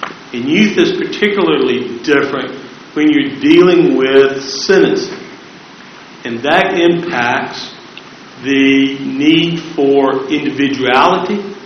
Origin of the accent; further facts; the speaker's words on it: Lynchburg, Virginia, United States; I represent Raheem Johnson, and I'm from Lynchburg.